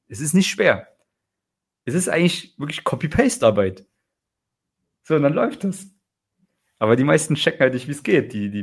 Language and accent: German; Germany; in meiner Heimat in Deutschland im Kuhkaff